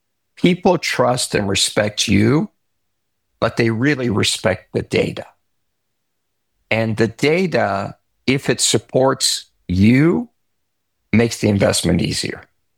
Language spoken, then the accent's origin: English; Canada; I'm Canadian. I brought my business to America.